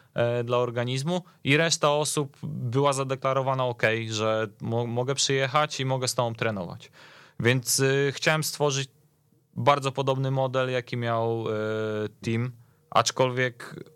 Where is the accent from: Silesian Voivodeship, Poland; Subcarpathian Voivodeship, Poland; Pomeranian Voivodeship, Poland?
Pomeranian Voivodeship, Poland; Słupsk; born there; ja i Konrad urodziliśmy się w Słupsku